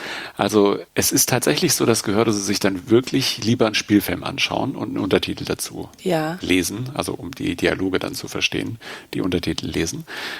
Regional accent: Bavaria, Germany; also ich komme aus Deutschland und zwar aus Bayern und in Bayern aus dem Landkreis Fürstenfeldbruck und da wohne ich übrigens im Ort Grafrath.

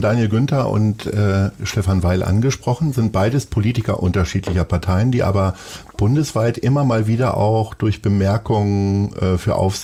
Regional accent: Hanover, Lower Saxony, Germany; als Hannoveraner kann ich das gar nicht kritisieren.

